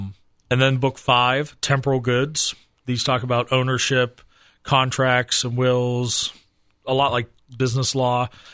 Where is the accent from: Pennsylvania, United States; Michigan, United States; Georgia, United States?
Pennsylvania, United States; I grew up in Pennsylvania, so I went to Gettysburg a lot, and I love canons.